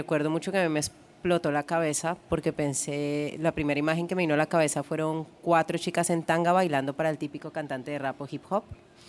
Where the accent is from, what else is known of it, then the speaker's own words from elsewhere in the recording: Cali, Valle del Cauca, Colombia; yo soy de Cali, Colombia, y en Cali es una ciudad que vibra música, que vibra salsa